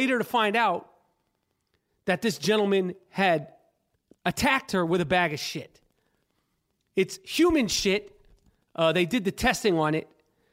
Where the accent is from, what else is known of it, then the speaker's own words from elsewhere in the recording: New York City, New York, United States; I grew up on the Upper East Side. I like to call it the Upper Beast Side because shit goes down up there, literally.